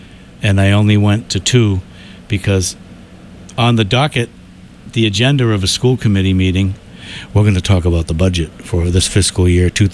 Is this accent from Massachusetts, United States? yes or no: yes; Boston, Massachusetts, United States; So, no, actually, I'm from Boston.